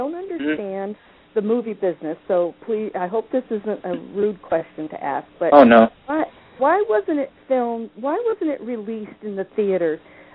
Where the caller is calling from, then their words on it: Washington, United States; And, Washington State.